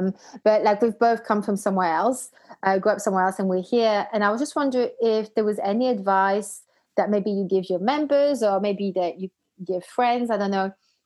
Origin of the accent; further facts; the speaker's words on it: Belgium; been a foreigner wherever, you know, I lived. Like, even when I didn't grow up in Denmark, which is where my mum is from. I grew up in Belgium.